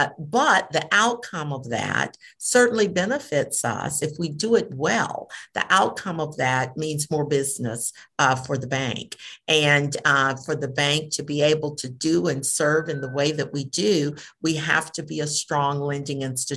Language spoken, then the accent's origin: English; Sylacauga, Alabama, United States; My small town is Sylacauga. I grew up near Sylacauga, Alabama. Again, a small mill town in central Alabama with a very small population